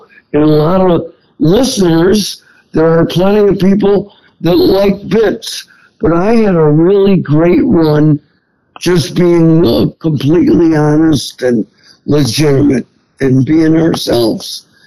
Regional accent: New York, United States; now in Florida, United States; You know, people accuse me, because I'm from New York State, of moving here because it's political.

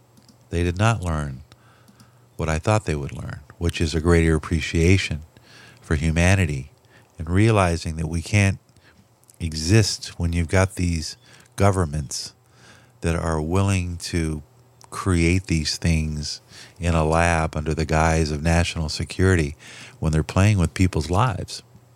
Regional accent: Los Angeles, California, United States; and I grew up in Los Angeles

